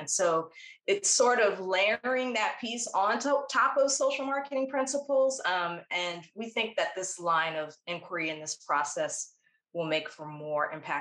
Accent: Washington, District of Columbia, United States; But because I grew up in Washington, D.C., and understood the rhythms of the federal government

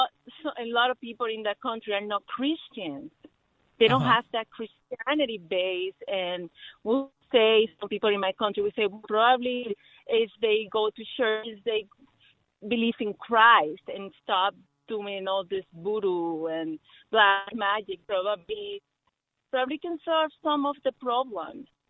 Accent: Dominican Republic; and I'm from the Dominican Republic.

